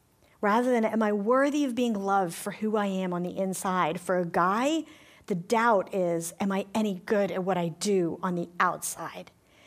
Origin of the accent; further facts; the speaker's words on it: New York, United States; now in Atlanta, United States; I moved down here from New York, right? I'm completely a Manhattan girl at heart.